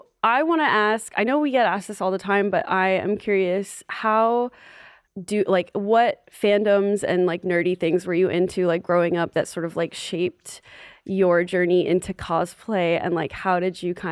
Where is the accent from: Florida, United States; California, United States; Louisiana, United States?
Florida, United States; also born or lived in New York; So I was born in New York. Okay. I grew up in Florida